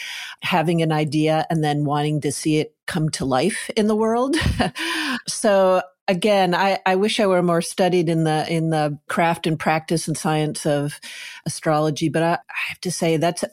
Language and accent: English; Connecticut, United States; So I was raised in New England, in a teeny state of Connecticut, a small family in a very classic house